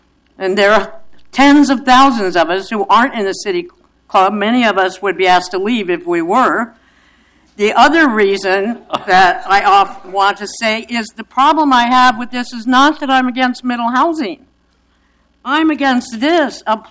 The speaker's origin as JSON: {"language": "English", "region": "Oregon", "country": "United States", "said": "I'm from Multnomah."}